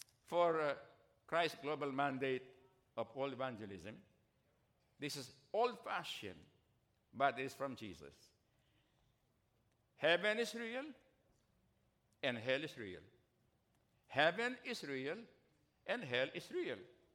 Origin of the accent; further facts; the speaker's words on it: Philippines; English is a second language; I'm Filipino, you know. I confuse sometimes words or letters.